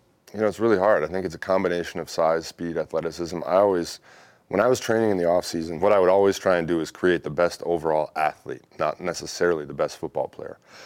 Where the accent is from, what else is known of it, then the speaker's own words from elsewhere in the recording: Green Bay, Wisconsin, United States; I grew up in Wisconsin, and like I said, I grew up in Green Bay.